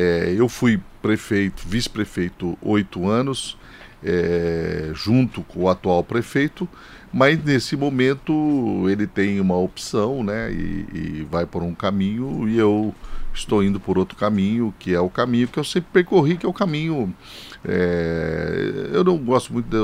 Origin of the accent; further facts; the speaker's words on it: Suzano, São Paulo, Brazil; born there; eu nasci em Suzano, então eu falo com muita propriedade. Eu participo do movimento político de Suzano, da vida social e política, desde meus 16 anos.